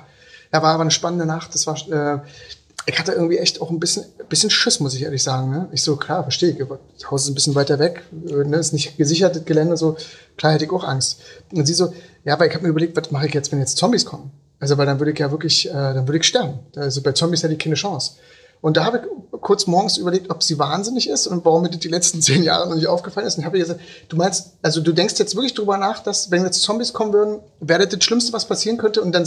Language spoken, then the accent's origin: German; eastern Germany, Germany; Ich nicht. Und wenn wir in Amerika sitzen, dann fragen sie so, ey, wo kommst du her? Ne, und bei mir so, Germany. Ja